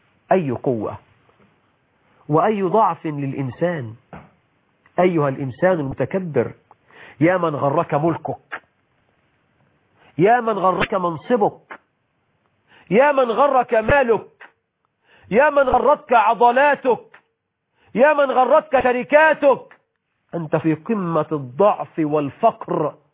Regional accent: Egypt; بلدنا مصر

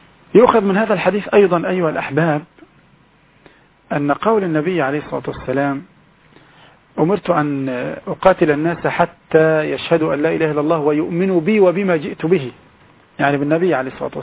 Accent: Egypt; عندنا في مصر

